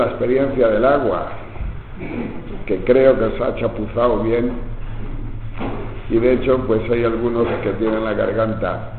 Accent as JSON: {"language": "Spanish", "town": "Tejerina", "region": "Castile and León", "country": "Spain", "tie": "born or raised there", "said": "Cuando éramos nosotros pequeños, en mi pueblo, en Tejerina, hay muchas avellanas."}